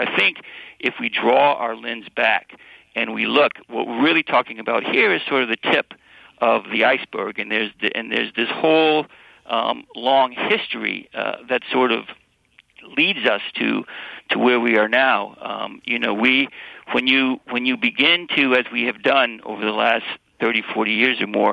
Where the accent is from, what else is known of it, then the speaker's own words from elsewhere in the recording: Westland, Michigan, United States; also born or lived in Detroit; I was born in Detroit. In the 60s, in the early 60s, and my grandparents lived in Inkster in the companion community to Westland.